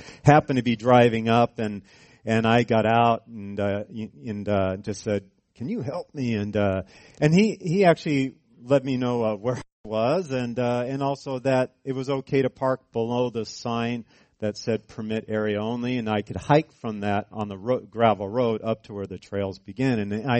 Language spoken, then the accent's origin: English; California, United States; And if you don't know me very well, I grew up in California.